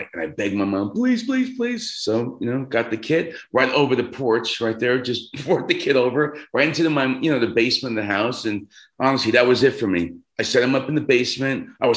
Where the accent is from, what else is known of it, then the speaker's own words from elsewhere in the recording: New York City, New York, United States; in the 70s, McClay Avenue, where I grew up in the Bronx, everybody had a muscle car, man.